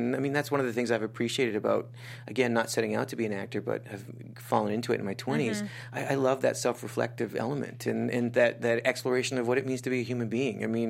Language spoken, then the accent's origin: English; Cedar, British Columbia, Canada; I grew up in a small, like, town. Like, I'm, like, in a village.